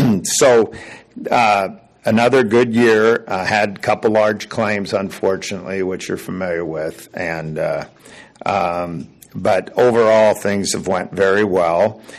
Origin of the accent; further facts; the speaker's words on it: Lincoln, Nebraska, United States; I'm actually from Lincoln.